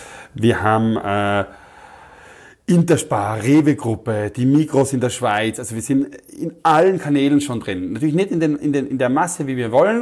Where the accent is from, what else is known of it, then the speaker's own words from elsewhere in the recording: Austria; ich bin aus Österreich, wir suchen so jemanden